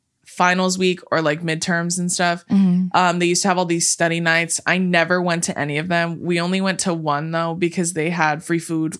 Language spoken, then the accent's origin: English; West Coast, United States; They were all from different, they were both from the East Coast. I was from the West Coast.